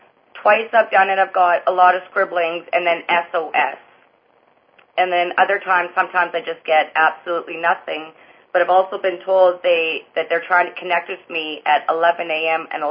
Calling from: Hope, British Columbia, Canada; Hope, British Columbia.

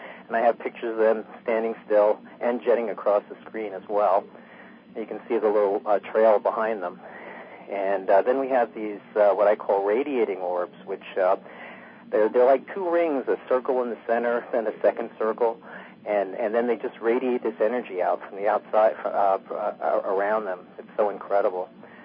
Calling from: Florida, United States; I'm calling from Southwest Florida.

